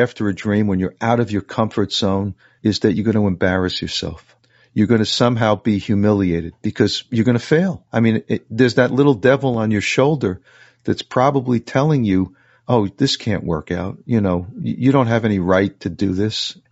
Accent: New York City, New York, United States; I grew up in New York City, in the suburbs, Queens, New York, real middle class kind of lifestyle.

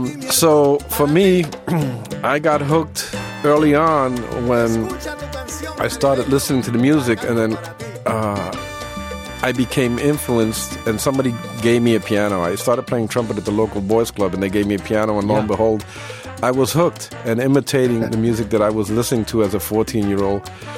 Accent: Bronx, New York, United States; the music that I heard from every other window, every other door I passed by growing up in the South Bronx.

